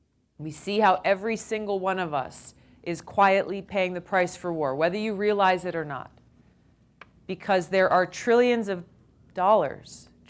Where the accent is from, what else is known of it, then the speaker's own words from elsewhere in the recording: Hawaii, United States; We look back to a lot of folks from my home state who were very much affected during World War II with the mass internment of Japanese Americans. We had families in Hawaii who were literally torn apart